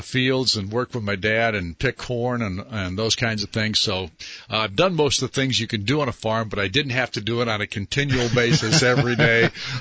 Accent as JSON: {"language": "English", "town": "Rochelle", "region": "Illinois", "country": "United States", "tie": "born or raised there", "said": "But we grew up in Rochelle, Illinois, after my mother remarried. So we were actually in a farm town"}